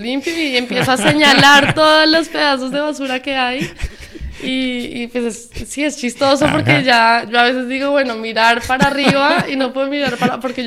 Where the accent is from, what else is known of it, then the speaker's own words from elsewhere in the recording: Colombia; now in Spain; Empezamos el inglés y yo, que soy de Colombia.